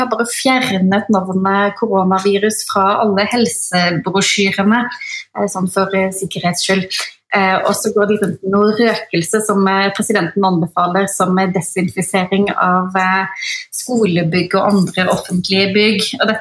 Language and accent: Norwegian; Ølen, Vestland, Norway; i Fatland Ølen, der jeg kommer fra